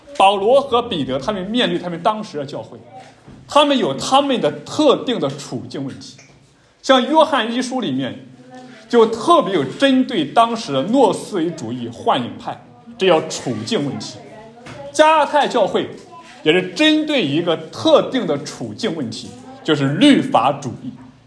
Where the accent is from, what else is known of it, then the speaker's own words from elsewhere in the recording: China; 我们身为中国人，身为中国的基督徒，